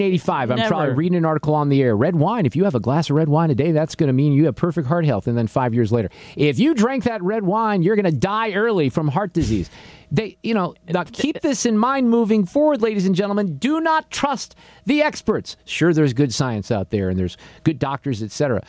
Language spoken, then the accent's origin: English; Ballwin, Missouri, United States; I grew up in Baldwin a bit. It's right there at Clayton and Baxter, right?